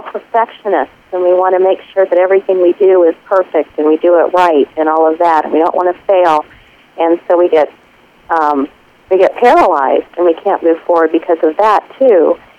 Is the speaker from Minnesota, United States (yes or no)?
no; Washington, District of Columbia, United States; here I am from Washington, D.C., where, you know, you would never see something like that.